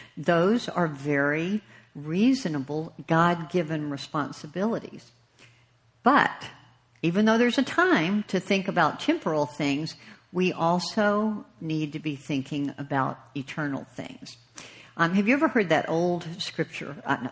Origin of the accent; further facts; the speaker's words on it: Houston, Texas, United States; Some of you may know, I come from Houston.